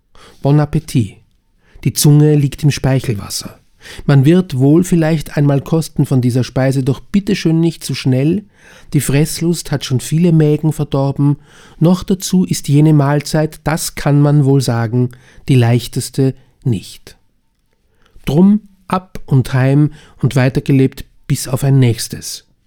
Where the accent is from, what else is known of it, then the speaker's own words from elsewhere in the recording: Linz, Upper Austria, Austria; Nein, ich kann mich wirklich gut erinnern, als Bub in Linz, das war schrecklich zum Teil. Ich bin ja Uferaner